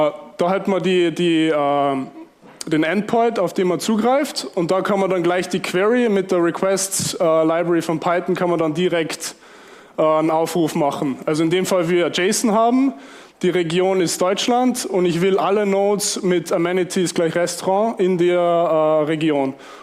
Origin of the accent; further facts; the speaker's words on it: Salzburg, Austria; aus Salzburg und ich erzähle euch ein bisschen was über OpenStreetMap. Ich hoffe, ihr versteht meinen Dialekt.